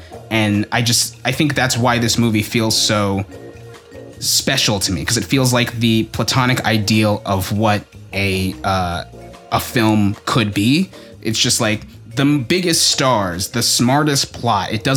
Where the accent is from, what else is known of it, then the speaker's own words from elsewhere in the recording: United Kingdom; even though I am British and have spent a lot of time around British people